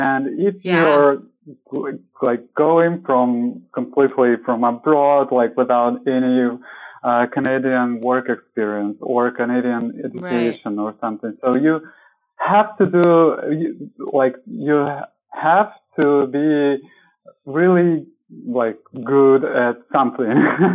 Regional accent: Moscow, Russia; English is a second language; I'm from Russia, from Moscow.

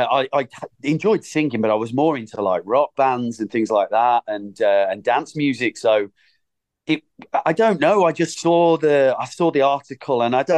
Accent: Birmingham, West Midlands, United Kingdom; Obviously, I'm from Birmingham

